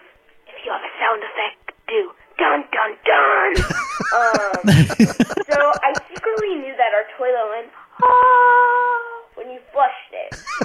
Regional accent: Eugene, Oregon, United States; And we are from Eugene, Oregon.

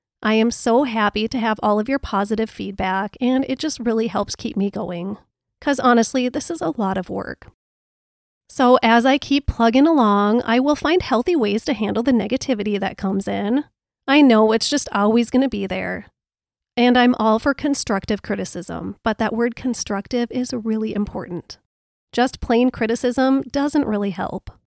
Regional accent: Minnesota, United States; accent: Minnesota; So, I don't know, maybe it's my Minnesota accent

